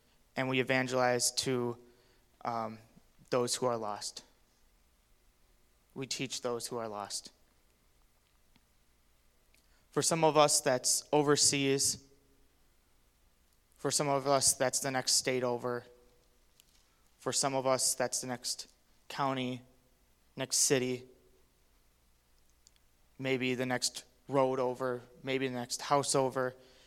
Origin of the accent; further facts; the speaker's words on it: Wisconsin, United States; I'm from Wisconsin, near Green Bay, you know, best state, best city.